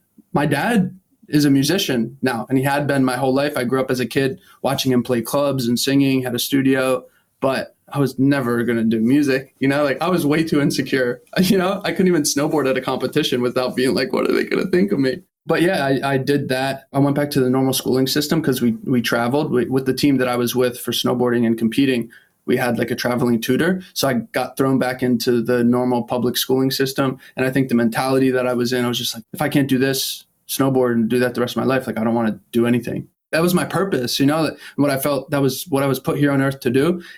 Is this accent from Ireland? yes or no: no; Pennsylvania, United States; Because I was used to also growing up outside of Philadelphia